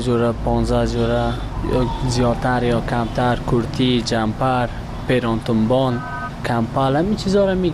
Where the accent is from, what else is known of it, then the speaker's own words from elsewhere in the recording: Afghanistan; همشه کل ما افغان هستیم